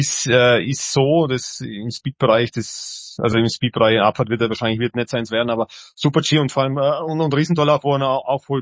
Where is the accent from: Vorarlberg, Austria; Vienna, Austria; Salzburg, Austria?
Vorarlberg, Austria; in meiner alten Heimat Vorarlberg